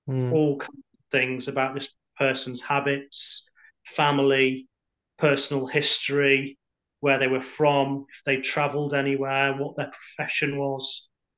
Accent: England, United Kingdom; also born or lived in Scotland; I lived altogether for 15 years in Scotland, even though I'm from England, I'm English, but I moved up to Scotland in 2003 and lived there until 2018.

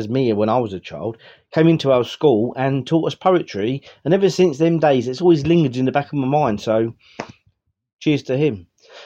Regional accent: Sheringham, East of England, United Kingdom; I'm from Sheringham in North Norfolk.

